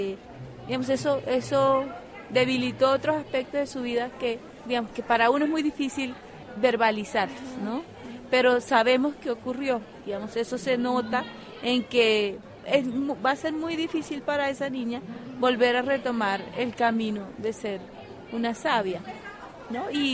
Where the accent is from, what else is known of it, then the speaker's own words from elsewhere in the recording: Cesar, Colombia; soy cancuama de la Sierra Nevada de Santa Marta, Colombia